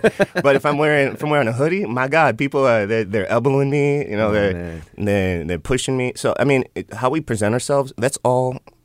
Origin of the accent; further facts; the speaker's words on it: Chicago, Illinois, United States; I'm from Chicago too, so I respect.